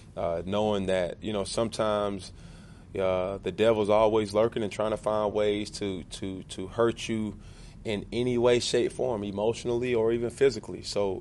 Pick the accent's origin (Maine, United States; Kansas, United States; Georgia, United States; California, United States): Georgia, United States; Atlanta; I'm from Atlanta, Georgia. You know, it don't get no realer than that.